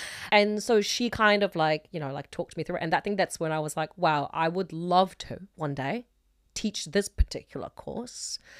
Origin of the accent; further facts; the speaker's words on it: South Korea; I grew up in Korea. Studying is supposed to be painful